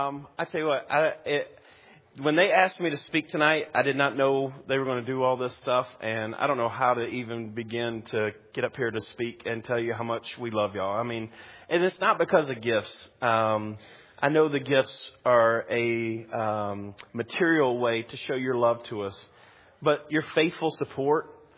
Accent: Alabama, United States; I'm from Alabama, so you have to forgive my Alabama knees here

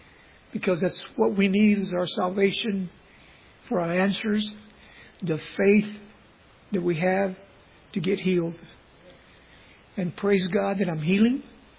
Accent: San Antonio, Texas, United States; I'm from San Antonio, Texas, accompanied by my wife, Gloria.

